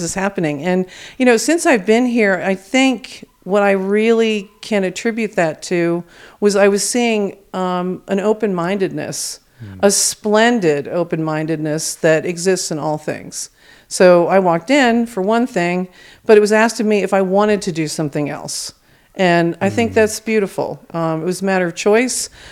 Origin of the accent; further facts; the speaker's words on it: Virginia, United States; I grew up in the Washington, D.C. area, Northern Virginia. Actually, oddly enough, but about 2 miles away from Mount Vernon, George Washington's home.